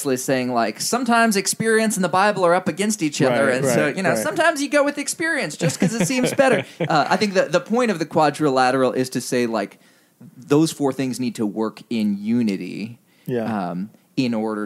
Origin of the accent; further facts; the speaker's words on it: Indonesia; No, but the thing about growing up in Indonesia versus growing up somewhere in the West is that in the West, you see more directly the relevance of church history to current cultural manifestations